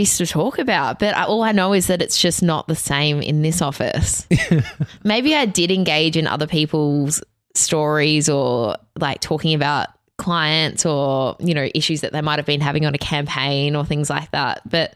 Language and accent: English; Bendigo, Victoria, Australia; You know, I'm from Bendigo.